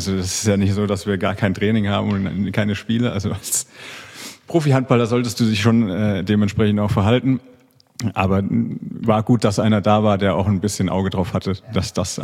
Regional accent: Hesse, Germany; aus meiner Heimat von der Bergstraße

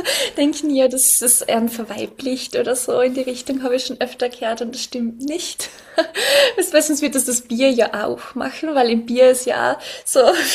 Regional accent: Austria; bei uns in Österreich

